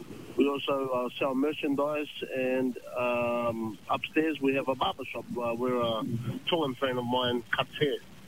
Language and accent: English; Australia; moved away as an adult; now in Ashburton, New Zealand; I came from Australia. I lived there most of my life